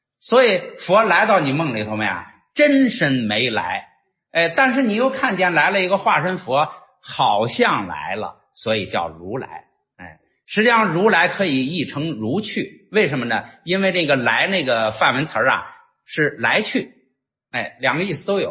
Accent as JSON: {"language": "Chinese", "country": "China", "said": "这就是印度人的这个，我们中国人可能见了怎么说啊"}